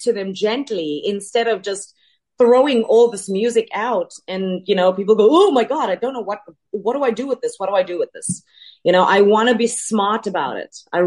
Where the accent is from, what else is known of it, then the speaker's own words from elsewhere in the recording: South Africa; I am not American. I am South African. Yeah. And I'm not just South African, but I'm a woman of color. I'm a colored woman from South Africa.